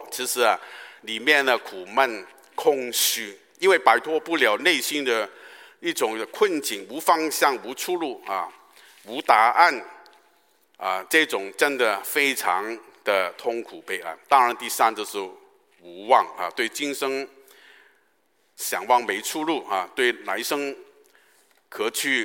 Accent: Guangdong, China; 我们广东人说打破双腿都不要担心了

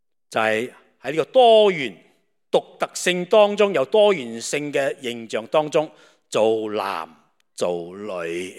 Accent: China; 我们中国人很多的亲亲戚戚啊

